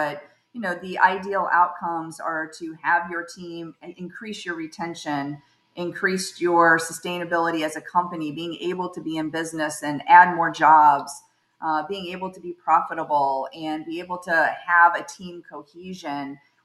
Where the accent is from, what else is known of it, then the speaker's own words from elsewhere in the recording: Cuba, Missouri, United States; because obviously I grew up in Cuba, Missouri, so we had to drive into Creve Coeur in order to, you know, be connected to our synagogue